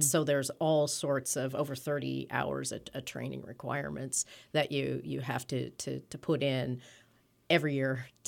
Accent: Illinois, United States; I'm from Illinois, but it looks like Kansas in right.

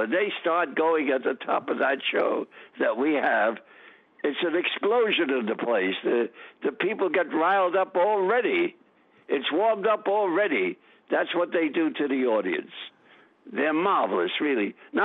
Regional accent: New York City, New York, United States; born there; Though I was born in Brooklyn, it happened by circumstances.

